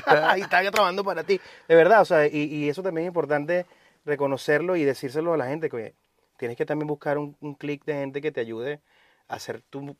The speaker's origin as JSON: {"language": "Spanish", "country": "Venezuela", "moved": "yes", "lives_now": "Providence, United States", "said": "yo me mudé de Venezuela a Providence, o sea, en Rhode Island, eso es full dominicano"}